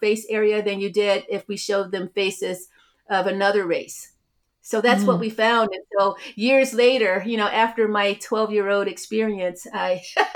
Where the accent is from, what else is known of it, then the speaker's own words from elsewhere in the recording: Cleveland, Ohio, United States; So I grew up in Cleveland, Ohio, and I grew up, you know, in a neighborhood that was entirely Black.